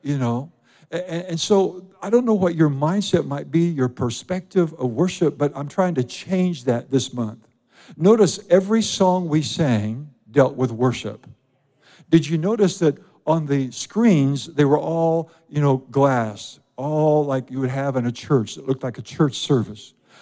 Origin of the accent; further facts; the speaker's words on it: Iowa, United States; I'm 17 years old. I grew up in Iowa. I'm working at the Hy-Vee food store.